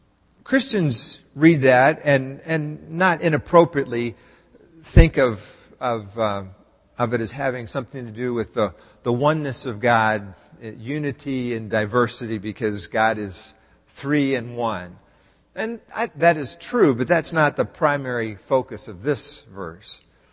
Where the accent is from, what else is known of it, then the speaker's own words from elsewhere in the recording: Texas, United States; And I know I grew up in Texas, but many people say, well, you don't sound like a Texan.